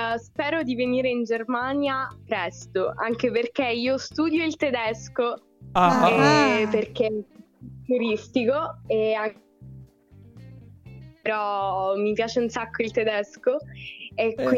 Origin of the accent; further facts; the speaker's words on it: Milazzo, Sicily, Italy; Io sono della Sicilia, a Milazzo, provincia di Messina.